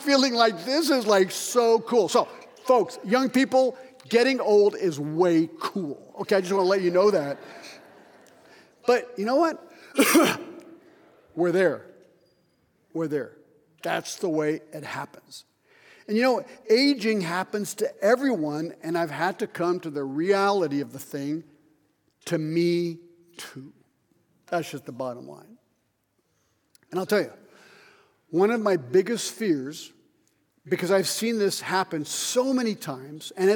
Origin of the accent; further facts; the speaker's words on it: Geneva, Switzerland; because I was raised in Geneva, so I've been there 55 years.